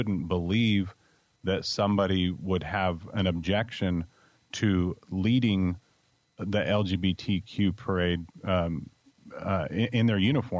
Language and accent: English; Utah, United States; Yeah, I grew up in Utah and became a police officer.